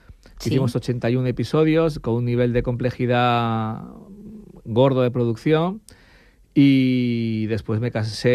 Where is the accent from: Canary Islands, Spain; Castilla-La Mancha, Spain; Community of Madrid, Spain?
Community of Madrid, Spain; Madrid; Sí, claro, soy de Madrid.